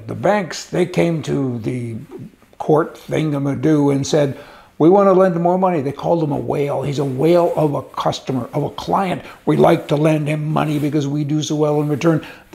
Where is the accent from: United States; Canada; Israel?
Canada; I'm a Canadian citizen and I got my immigration, my green card, as it's called, a permanent residency card.